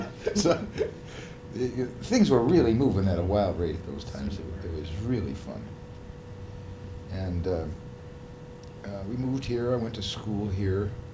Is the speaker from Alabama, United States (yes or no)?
no; Baltimore, Maryland, United States; now in Detroit, United States; So it was in the year of 1936 that I moved from Maryland to Detroit.